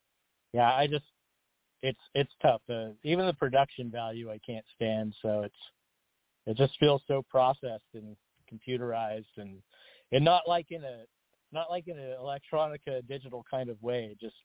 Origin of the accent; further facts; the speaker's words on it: Berkeley, California, United States; Like for me, I grew up around Berkeley and Oak stuff.